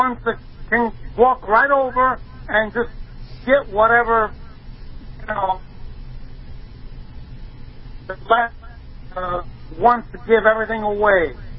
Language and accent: English; Italy; now in United States; I came from Italy legally 35 years ago.